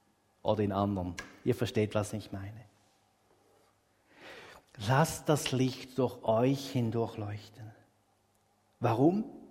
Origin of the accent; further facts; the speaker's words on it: Switzerland; Aber so als Schweizer sind wir uns gewohnt, vieles nicht so vor den Leuten zu zeigen.